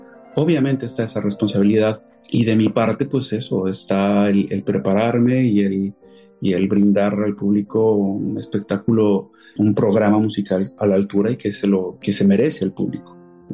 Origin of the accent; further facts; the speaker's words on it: Mexico; como mexicanos también, yo creo que también tenemos esta cultura de compartirnos a través de la comida